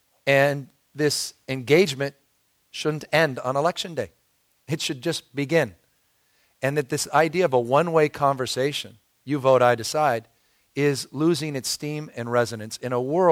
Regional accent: San Francisco, California, United States; described San Francisco as 47 square miles surrounded by reality, which is a great way to describe my hometown.

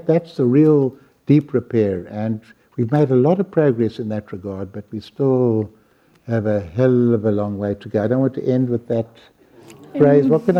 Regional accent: South Africa; As a South African, I feel sort of very at home there

